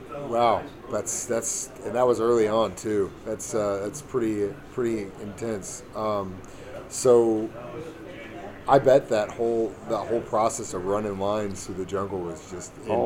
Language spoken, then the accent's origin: English; Cape Girardeau, Missouri, United States; Okay, so I grew up in Cape Girardeau.